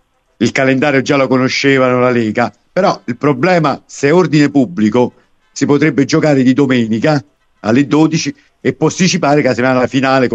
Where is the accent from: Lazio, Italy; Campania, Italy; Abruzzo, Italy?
Lazio, Italy; Frosinone; No, no, no, sono Ciociaro.